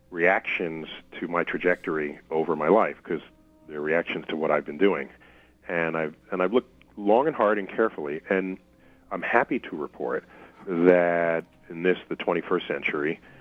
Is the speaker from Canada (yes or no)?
no; New York City, New York, United States; So, and I grew up in the North in New York City.